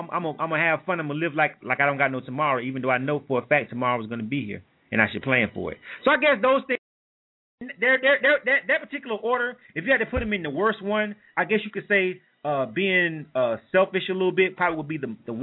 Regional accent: Deep South, United States; I think growing up in the Deep South like that, it had a lot to do with it.

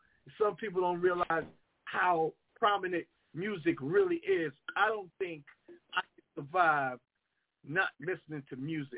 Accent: Jamaica; I'm about to get into my Jamaican music because, you know, I'm Jamaican.

